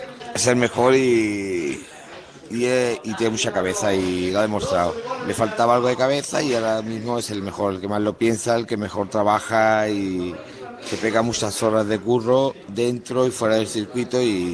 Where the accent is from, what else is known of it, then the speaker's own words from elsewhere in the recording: Spain; Los españoles somos así